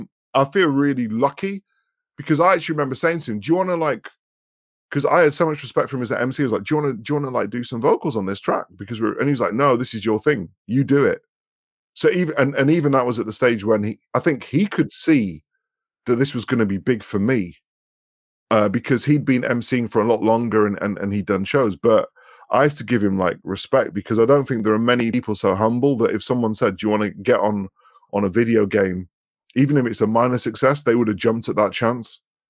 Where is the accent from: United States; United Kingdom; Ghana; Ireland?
United Kingdom; Scotland; I mean, look, I'm Scottish, so I can understand. I'm used to that.